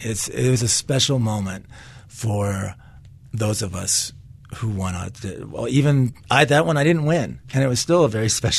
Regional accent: Minnesota, United States; And I come from Minnesota, so I was just wowed.

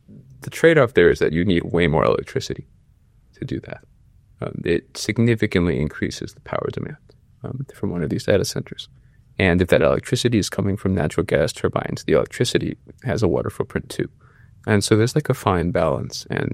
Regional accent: New York City, New York, United States; Actually, I grew up in New York City, and we had window air conditioning units.

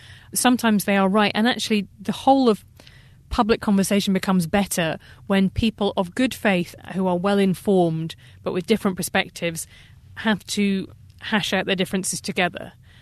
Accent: United Kingdom; So I'm British, so in American terms, you know, being kind of on the center left in Britain is being pretty left wing

